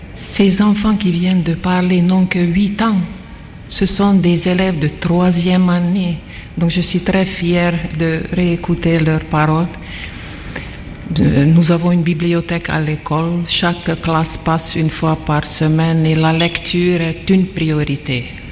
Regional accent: Hungary; French is a second language; moved away as an adult; now in Guinea; Oui, vous m'avez présenté comme une Hongroise, donc je viens de la Hongrie, mais j'ai vécu autant en Guinée qu'en Hongrie, donc je suis maintenant autant guinéenne.

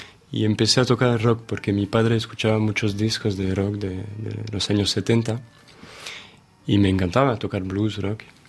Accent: Île-de-France, France; born there; Spanish is a second language; yo nací cerca de París y, bueno, hablaba francés. Hablaba español con mi abuela, que vivía en casa, en nuestra casa.

